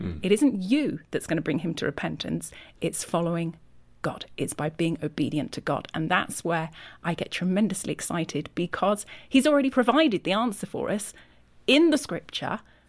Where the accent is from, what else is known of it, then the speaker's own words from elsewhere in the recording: Yorkshire and the Humber, United Kingdom; now in United States; I'm from England, from Yorkshire.